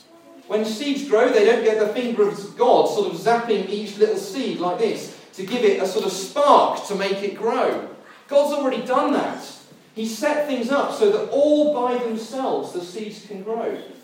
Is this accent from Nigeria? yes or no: no; United Kingdom; I know we're British and Christians, but you are allowed to take the last one if you want it.